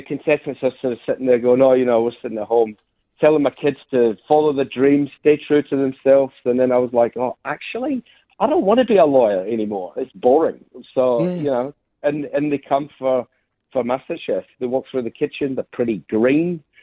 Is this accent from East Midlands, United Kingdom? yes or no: no; Glasgow, Scotland, United Kingdom; I'm from Glasgow.